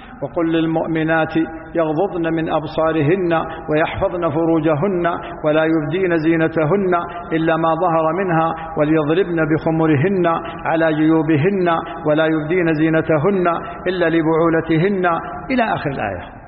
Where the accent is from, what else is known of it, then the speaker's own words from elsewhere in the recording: Abha, Asir, Saudi Arabia; لو الإيمان عندنا في أبها أبيض